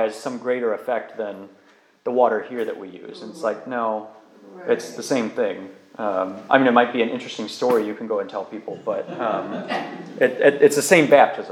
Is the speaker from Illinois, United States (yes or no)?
yes; Chicago, Illinois, United States; I come from Chicago area, and the White Sox Stadium used to be, when I was really young, Comiskey Park